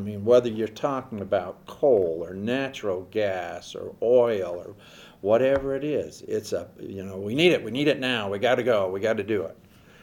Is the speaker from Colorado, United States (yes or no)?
yes; Rifle, Colorado, United States; I've lived here 66 years, basically in Rifle, and I was born in Glenwood because that's where the hospital was.